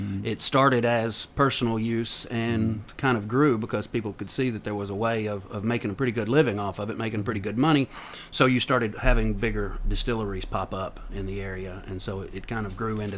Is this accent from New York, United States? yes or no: no; Tennessee, United States; I'm from the Cannon County area. My family goes back four generations.